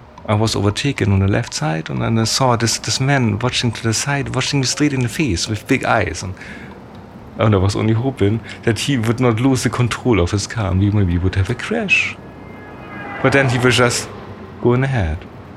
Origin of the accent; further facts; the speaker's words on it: Germany; English is a second language; I'm from Germany.